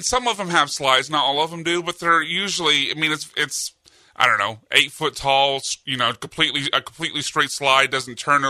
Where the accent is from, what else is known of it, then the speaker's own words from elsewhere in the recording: Deer Park, United States; No, like, I remember growing up playing in, because I grew up in Deer Park, and we would play, where we always would play, it was at the community center basketball court